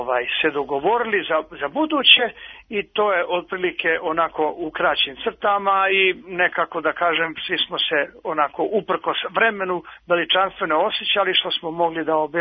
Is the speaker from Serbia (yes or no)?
yes; Šumadija and Western Serbia, Serbia; meni je drago da potičem iz Dragačevskog kraja